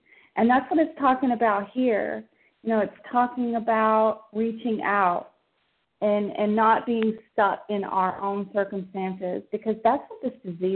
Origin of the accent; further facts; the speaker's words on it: Tennessee, United States; I'm from Tennessee, and I've been on this line now for about 6 months, and I'm learning so much.